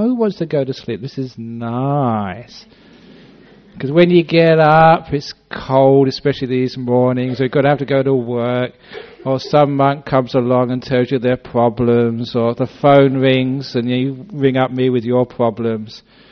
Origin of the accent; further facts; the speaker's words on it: England, United Kingdom; born there; I was born in England.